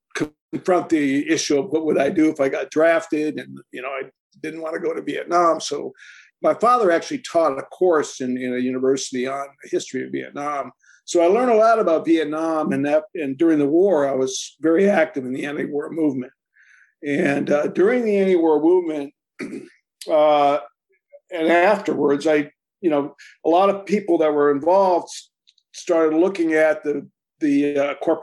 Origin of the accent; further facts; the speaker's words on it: Japan; also born or lived in South Korea; Well, I grew up in Japan and South Korea, for starters. And I actually went to Japan when I was like 1 year old, 1 year old, and lived there for, you know, on and off until I was 18. And in the middle period, I lived in South Korea.